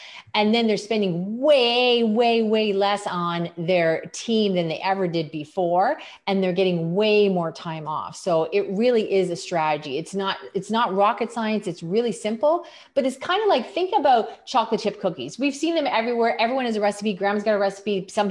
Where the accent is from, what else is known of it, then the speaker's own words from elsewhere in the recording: Canada; Like, listen, we're Canadian, I want to hire local.